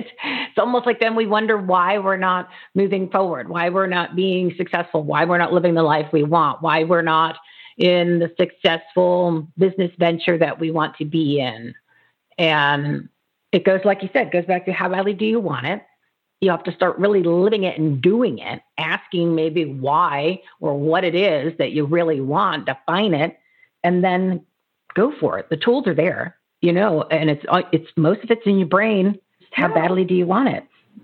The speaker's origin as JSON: {"language": "English", "region": "New Jersey", "country": "United States", "tie": "born or raised there", "said": "I grew up on Frank Purdue chicken and Frank Purdue commercials because I grew up in New Jersey."}